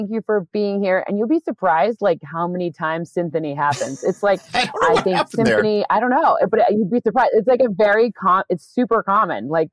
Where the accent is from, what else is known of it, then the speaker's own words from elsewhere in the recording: East Lansing, Michigan, United States; You are completely right. I'm from East Lansing, Michigan.